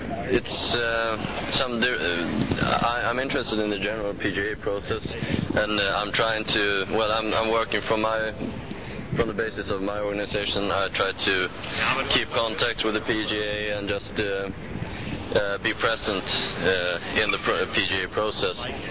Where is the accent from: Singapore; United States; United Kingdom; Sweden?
Sweden; Stockholm, Stockholm County; I'm from Stockholm, Sweden